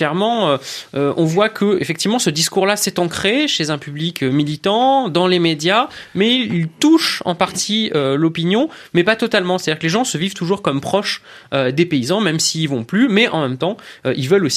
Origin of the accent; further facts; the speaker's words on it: France; On se vit encore en tant que Français comme des ruraux.